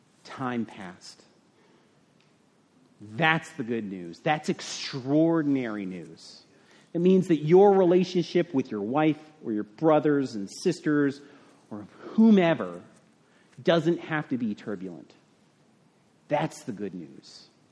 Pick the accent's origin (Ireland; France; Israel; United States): Ireland; and as an Irish person, I understand the guilt.